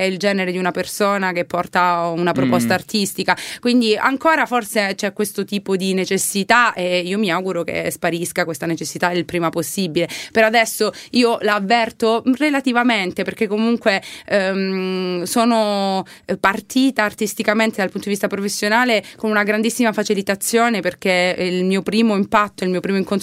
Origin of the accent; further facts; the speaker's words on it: Calabria, Italy; perché mi piaceva scroccare anche il pubblico pugliese, perché io sono calabrese